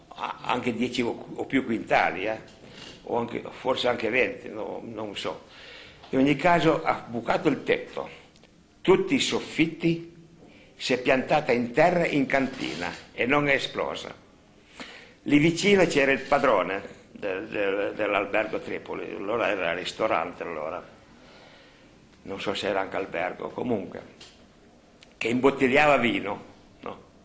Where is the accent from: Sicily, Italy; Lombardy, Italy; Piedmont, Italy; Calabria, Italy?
Piedmont, Italy; Villa San Costanzo; Proprio al mio paese, Villa San Costanzo, io so il punto preciso.